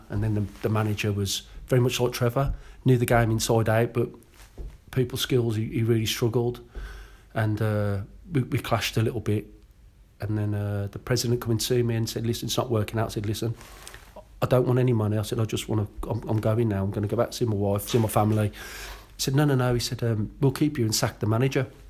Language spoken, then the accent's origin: English; England, United Kingdom; And I said, because I'm English.